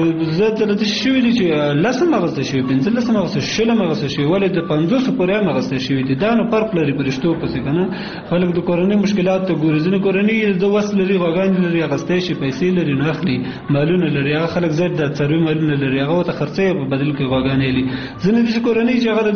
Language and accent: Pashto; Kunar, Afghanistan; زه اصلن د کونړ ولایت اوسیدونکی یم ګورم ما په نورستان کې وخت تیر کړل